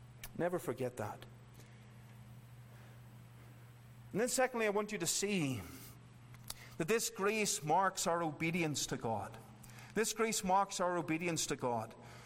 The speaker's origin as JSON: {"language": "English", "region": "Northern Ireland", "country": "United Kingdom", "lives_now": "Australia", "said": "I came from Northern Ireland where it rained all the time."}